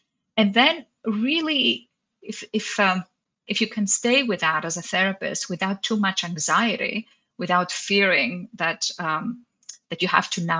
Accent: Greece; moved away as an adult; also born or lived in Cyprus; now in New York, United States; I grew up in Greece and Cyprus and moved here as an adult, here being in the States, and I live and practice in New York.

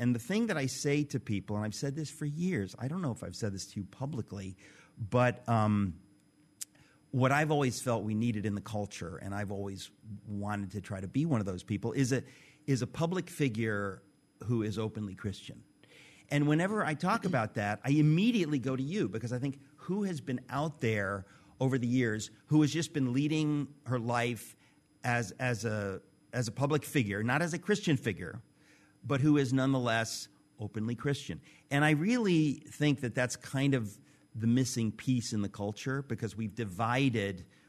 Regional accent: New York, United States; You know, I'm a New Yorker

